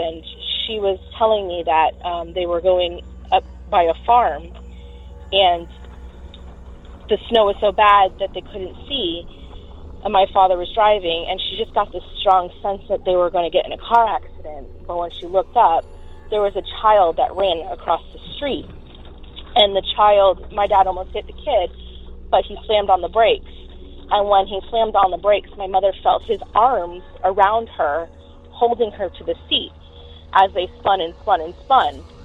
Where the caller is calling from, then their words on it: Orlando, Florida, United States; I'm calling from Orlando, Florida.